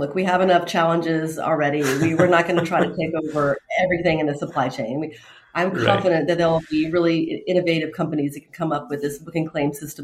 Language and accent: English; Baton Rouge, Louisiana, United States; now in Austin, United States; I'm in Austin, and I grew up in Baton Rouge, Louisiana.